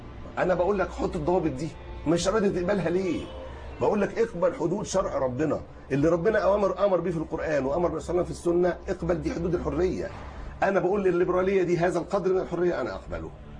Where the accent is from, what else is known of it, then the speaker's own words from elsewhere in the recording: Egypt; واخبر حضرتك دفع علم مصر وإحنا مصريين